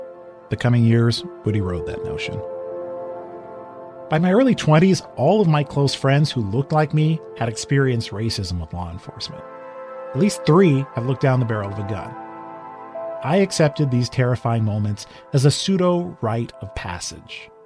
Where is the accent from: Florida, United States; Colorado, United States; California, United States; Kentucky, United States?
California, United States; Westwood; I didn't realize I was black until I was 11. I was a mixed kid. I grew up in Westwood.